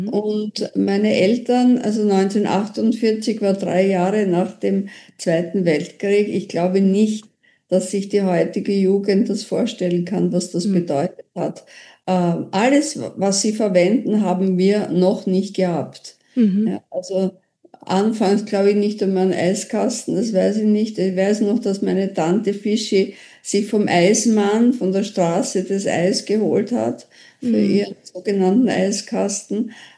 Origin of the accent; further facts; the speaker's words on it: Vienna, Austria; ja, ich bin in Wien geboren. Das ist für deutsche Verhältnisse vielleicht seltsam. Aber ich bin in Wien geboren und ich sage immer in Wien gestorben. Das heißt... Ich habe meine Stadt nie verlassen, nie.